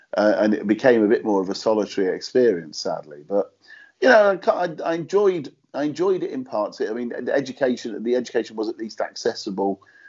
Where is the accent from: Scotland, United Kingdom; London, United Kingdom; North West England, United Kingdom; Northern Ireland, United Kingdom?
North West England, United Kingdom; Manchester; now in Liverpool, United Kingdom; I'm originally from Manchester, although I live in Liverpool now.